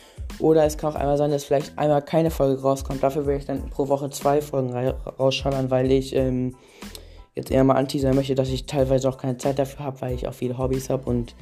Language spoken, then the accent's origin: German; Germany; Ich komme aus Deutschland. Meine Stadt werde ich auch nicht verraten.